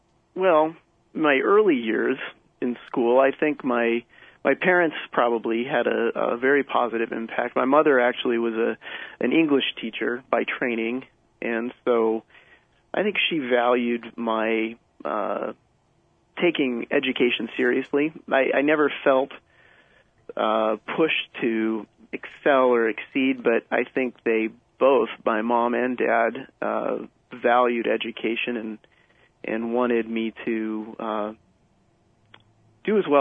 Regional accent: Upland, California, United States; I was born in Upland, California. And I grew up in Upland for the better part of my life at home. When I was 18, I moved to a neighboring town called Claremont, California.

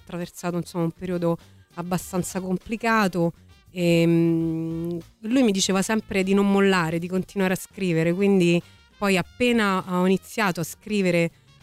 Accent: Lazio, Italy; ci conosciamo da tanti anni, siamo dei Castelli

